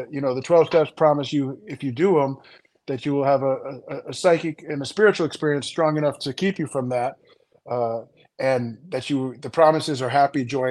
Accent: Ireland; that's from a guy who made a living off of being drunk and being Irish

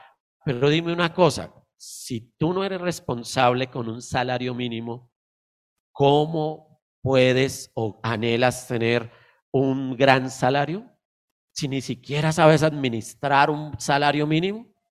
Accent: Colombia; Pero también tenemos que ser responsables como ciudadanos colombianos. ¿Sabía que nosotros debemos ser responsables en nuestro país?

